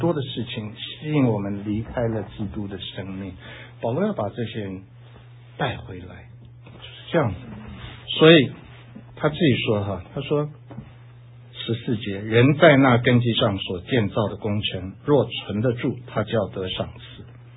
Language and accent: Chinese; Taiwan; 以前我小时候在台湾的时候，我们在天主教里面